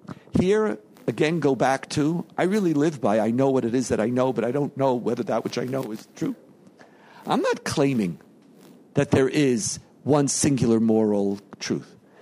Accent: Jerusalem, Jerusalem District, Israel; I grew up in Yerushalayim of the 70s.

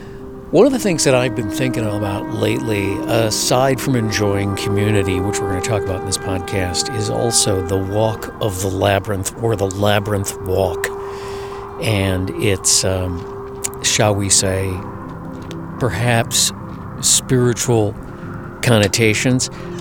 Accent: Midwest, United States; I would say, as a Midwesterner, especially in the summer and the fall, there's quite a few, you know, perfectly still nights.

